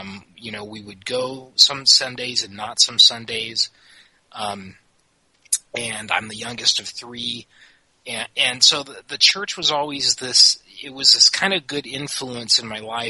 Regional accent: California, United States; the stake I grew up in Northern California area, east of Sacramento.

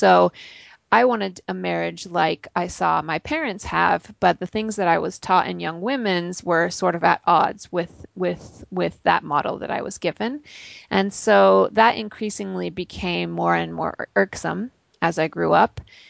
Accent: Oregon, United States; I grew up in Oregon and I didn't have very many Mormon friends.

